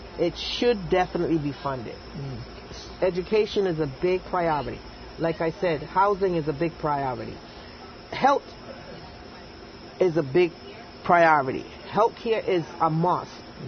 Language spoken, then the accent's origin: Spanish; Panama; now in United States; cuando me criaron ahí en Panamá, cuando vinimos para acá a Rhode Island